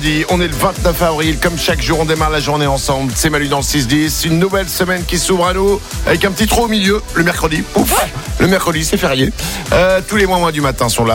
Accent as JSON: {"language": "French", "town": "Montreuil", "region": "Île-de-France", "country": "France", "tie": "born there", "said": "Je suis né à Montreuil."}